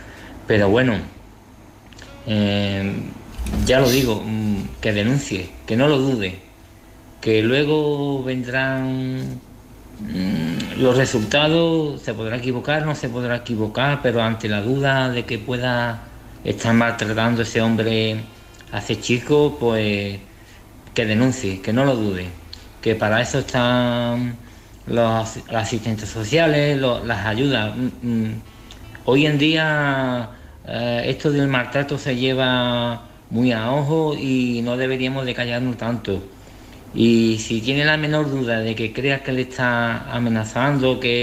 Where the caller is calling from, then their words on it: Seville, Andalusia, Spain; de Sevilla.